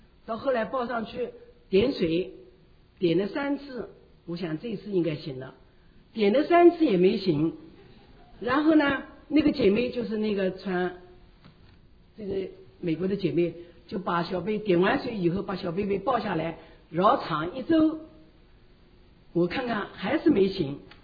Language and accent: Chinese; China; 那看到我们中国人去了又是新面孔